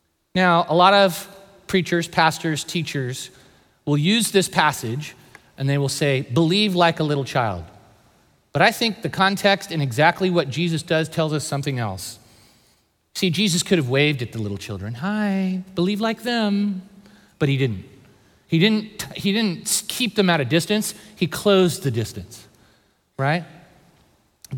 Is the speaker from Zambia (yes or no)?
no; California, United States; Sorry, I'm from the Bay Area, but with my little Warriors fans, we're high-fiving.